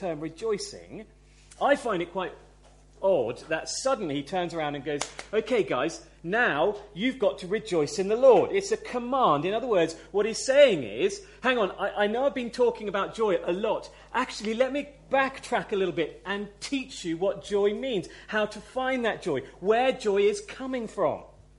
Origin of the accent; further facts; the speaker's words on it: United Kingdom; because I'm British, actually I'm a good person.